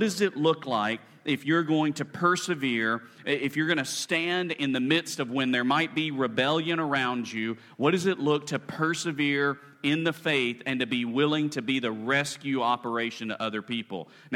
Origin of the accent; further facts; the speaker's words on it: Alabama, United States; I grew up in Alabama